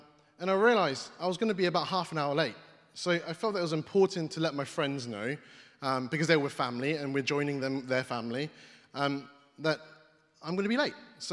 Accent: East of England, United Kingdom; I'm from Norfolk. I'm from East Anglia.

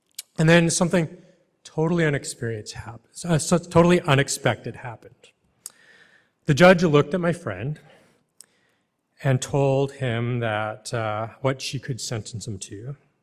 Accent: Canada; at a church that I grew up back in Canada.

